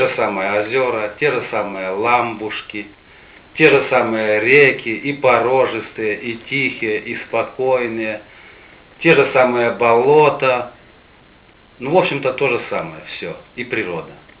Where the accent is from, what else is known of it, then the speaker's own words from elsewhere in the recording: Republic of Karelia, Russia; born there; Да, я родился в Карелии.